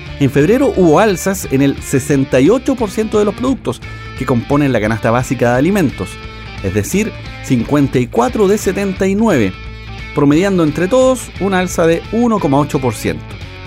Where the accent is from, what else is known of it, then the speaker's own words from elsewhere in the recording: Chile; Y como los chilenos somos buenos pagadores, vamos a pagar las 9 lucas.